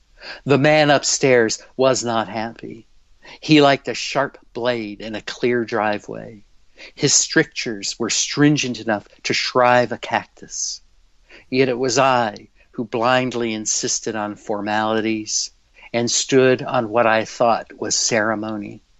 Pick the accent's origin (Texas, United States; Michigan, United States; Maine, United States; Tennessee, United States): Tennessee, United States; Memphis; I'm from Memphis and I write a lot about Memphis stuff